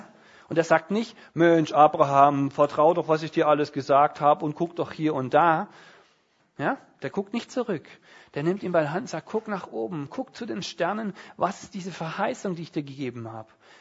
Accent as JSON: {"language": "German", "region": "Southern Germany", "country": "Germany", "said": "wenn man der Letzten geht als Süddeutsche, dann hat man mit den Eltern billigere Tarife"}